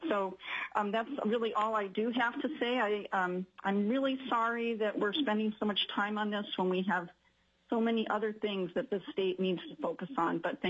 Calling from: Anchorage, Alaska, United States; I'm calling from Anchorage, Alaska. I've been in Alaska since 1984.

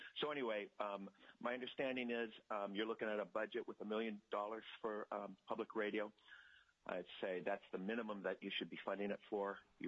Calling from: Kodiak, Alaska, United States; And I'm calling from Kodiak, Alaska.

